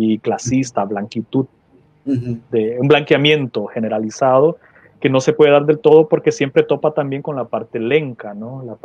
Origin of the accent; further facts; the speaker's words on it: Sabana Grande, Francisco Morazán, Honduras; Sabana Grande, vos vas a Sabana Grande, en mi pueblo